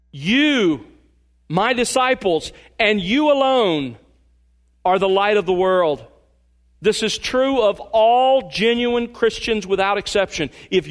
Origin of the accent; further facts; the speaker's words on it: Mobile, Alabama, United States; you know I grew up in Mobile, Alabama. And in Mobile, we lived there by the coast.